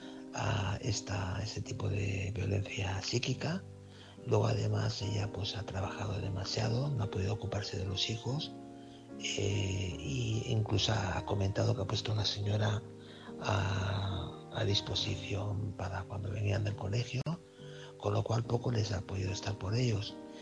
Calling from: Barcelona, Catalonia, Spain; Hola, buenas noches. … corresponsal de Barcelona.

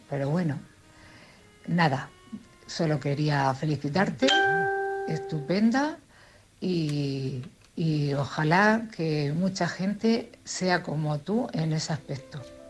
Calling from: Cartagena, Region of Murcia, Spain; de Cartagena.

